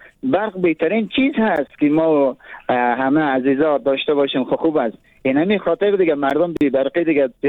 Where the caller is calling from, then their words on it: Afghanistan; پایتخت خود ما یعنی کابل